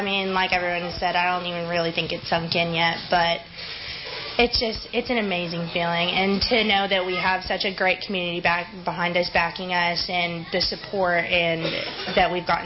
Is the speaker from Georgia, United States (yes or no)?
no; Houston, Texas, United States; I'm from Houston, Texas.